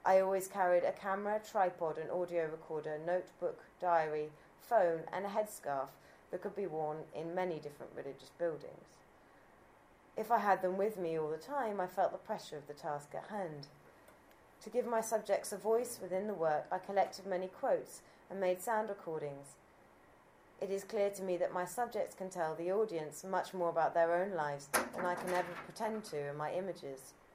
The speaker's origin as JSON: {"language": "English", "country": "United Kingdom", "tie": "born there", "said": "I was constantly aware of my own personal sensibilities and preconceptions as a British-born Christian"}